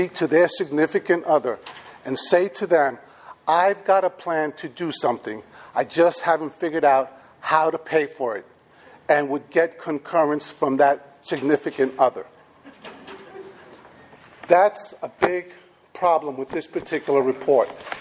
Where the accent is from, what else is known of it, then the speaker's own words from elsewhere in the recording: Wilmington, Delaware, United States; I'm also from the City of Wilmington.